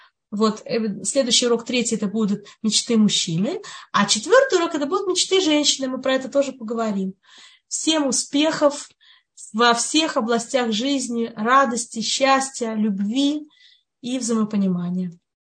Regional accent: Russia; moved away as an adult; поскольку я росла в России до 19 лет

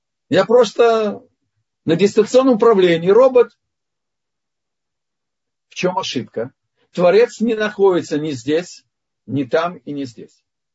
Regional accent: Vilnius, Vilnius County, Lithuania; Я из Вильнюса

